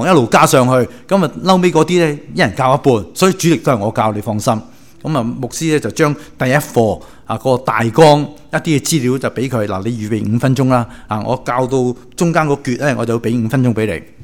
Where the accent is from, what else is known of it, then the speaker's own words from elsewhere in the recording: China; 我哋中国人咧有个传统嘅家庭咧